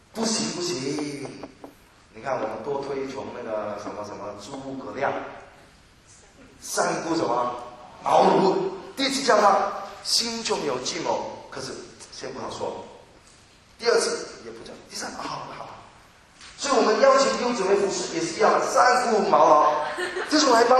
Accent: Hong Kong; 我们香港人比较保守落后一点。我们香港的父母真是这样。

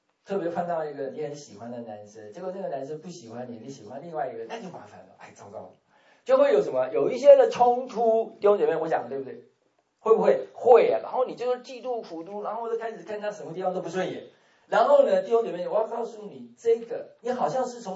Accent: China; moved away as an adult; now in United States; 其实我们中国人对邪灵这个不陌生，一点都不陌生。我们看过有人被鬼附的，我们看到很多奇奇怪怪的被邪灵挟制的。在我刚来美国的时候，我们跑到 Reno 去打工啊，那个时候都是当留学生的，1981年的时候。

